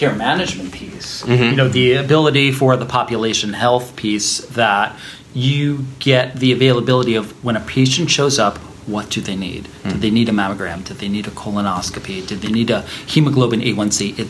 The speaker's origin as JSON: {"language": "English", "town": "Brooklyn", "region": "New York", "country": "United States", "said": "I'm from Brooklyn."}